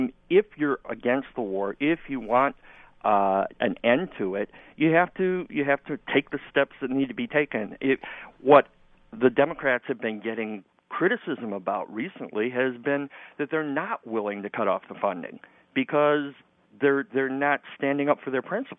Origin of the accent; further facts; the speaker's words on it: Chicago, Illinois, United States; Well, I used to live in Chicago. I'm from Chicago.